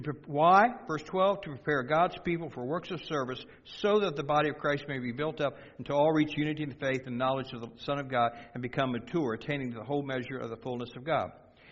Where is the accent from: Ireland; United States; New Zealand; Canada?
United States; Now, as an American, we got laws and rules and documents and all that stuff.